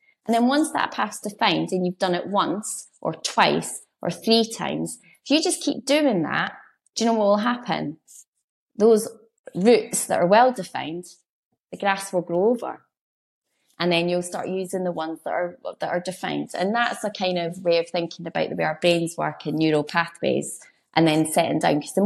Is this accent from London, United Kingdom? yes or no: no; Edinburgh, Scotland, United Kingdom; I'm from Edinburgh, so I'm not a country girl